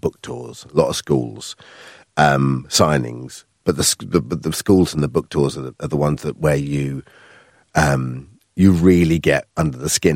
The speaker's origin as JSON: {"language": "English", "town": "Colchester", "region": "East of England", "country": "United Kingdom", "tie": "born or raised there", "said": "And then my hometown in Colchester, where I grew up"}